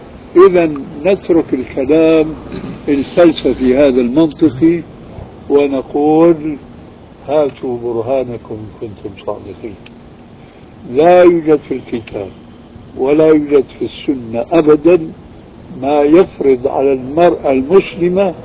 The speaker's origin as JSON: {"language": "Arabic", "country": "Syria", "said": "نحن نسميهم عندنا في سوريا بالكفوف."}